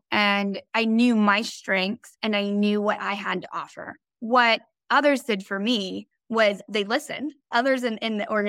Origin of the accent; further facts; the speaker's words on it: Portland, Oregon, United States; born there; I'm the first generation American, Colombian American, actually. My parents moved here and I was born in Portland, Oregon.